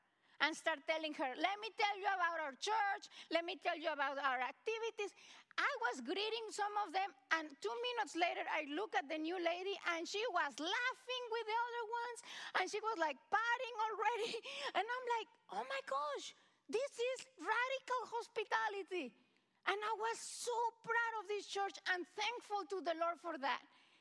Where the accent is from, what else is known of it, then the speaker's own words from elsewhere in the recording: Mexico; now in United States; I came back from Mexico. I went to visit my parents, and it touched me first that while I am in Mexico, I have told you, my parents, they are in their 80s